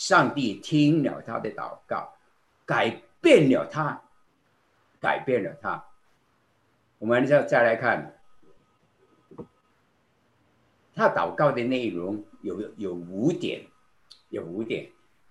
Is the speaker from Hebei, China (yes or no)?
no; Guangdong, China; 我们广东人有一句话说